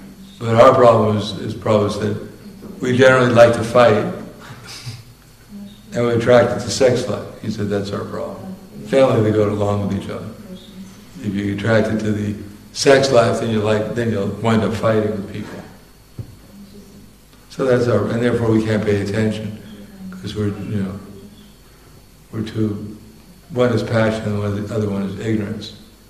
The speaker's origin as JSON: {"language": "English", "country": "India", "tie": "born or raised there", "said": "We grew up in India, Ganesh is God, Durga is God, Indra is God."}